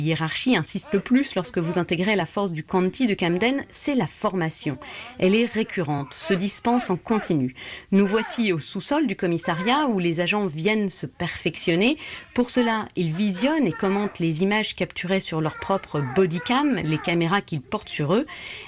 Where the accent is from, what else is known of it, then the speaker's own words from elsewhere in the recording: France; c'était une situation totalement normale pour moi en tant que Française.